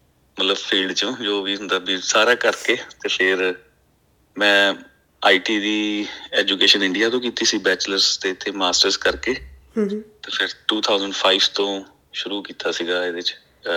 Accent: Ludhiana, Punjab, India; now in Sydney, Australia; ਪੰਜਾਬ ਤੋਂ ਜੀ, ਮੈਂ ਲੁਧਿਆਣੇ ਤੋਂ ਬਿਲੋਂਗ ਕਰਦਾ, ਮੇਰੀ ਫੈਮਿਲੀ ਪੇਰੈਂਟਸ ਉੱਥੇ ਨੇ, ਇੱਥੇ ਆਉਂਦੇ ਰਹਿੰਦੇ ਨੇ, ਪਰ ਬੇਸਿਕਲੀ ਲੁਧਿਆਣੇ ਤੋਂ, ਇੰਡੀਆ ਤੋਂ ਪਿੱਛੋਂ, ਤੇ ਉੱਥੋਂ ਮਤਲਬ ਇੱਥੋਂ ਬੇਸਿਕ ਸਿਡਨੀ ਤੋਂ

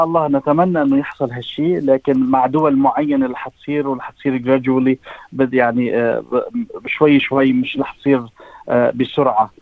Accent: Lebanon; الضوء الأحمر اللي هي بلادنا لبنان

